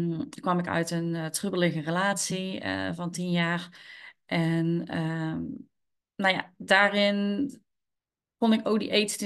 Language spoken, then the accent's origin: Dutch; North Brabant, Netherlands; ik kom uit Brabant en ik werk momenteel in de GGZ-zorg.